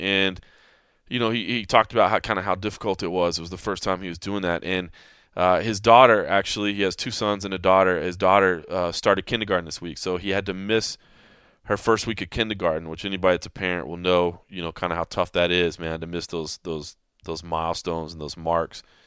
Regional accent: Nebraska, United States; I really wanted to fight in my home state, Nebraska.

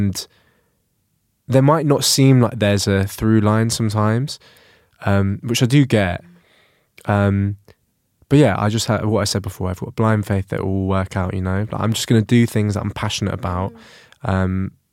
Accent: London, United Kingdom; Like my musical family exists in my identity as a Londoner, you know, and the melting pot of sounds that comes as a result of growing up in this city, especially in Northwest London

